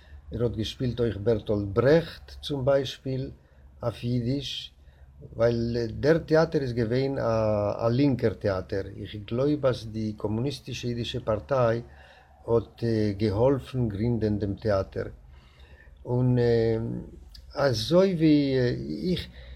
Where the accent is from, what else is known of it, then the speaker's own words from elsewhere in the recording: Buenos Aires, Argentina; born there; German is a second language; Ich bin geboren geworden in Buenos Aires.